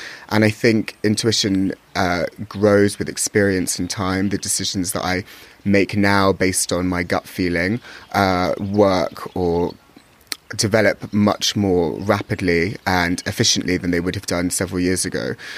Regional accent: London, United Kingdom; I'm 27. I'm from London.

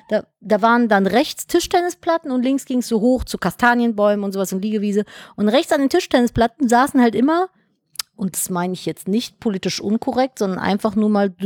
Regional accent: Cologne, North Rhine-Westphalia, Germany; Ich bin ja in Nippes groß geworden

